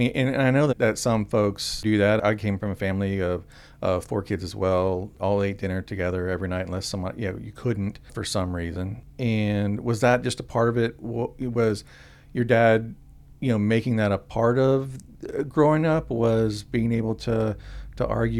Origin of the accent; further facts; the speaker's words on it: Florida, United States; I grew up in Hillsborough County, and some of my earliest memories were, you know, trips to Silver Spring State Park, to Rainbow River